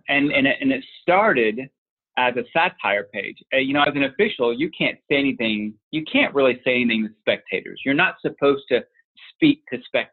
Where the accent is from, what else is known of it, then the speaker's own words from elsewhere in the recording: Tulsa, Oklahoma, United States; I grew up in a suburb of Tulsa, Oklahoma, and I was at a very young age, into soccer